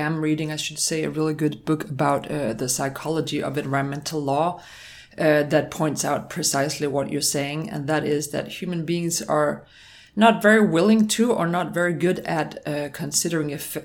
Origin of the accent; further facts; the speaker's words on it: Denmark; English is a second language; On a side note, both Christian and I were born and raised in Denmark and hold graduate degrees from there and elsewhere.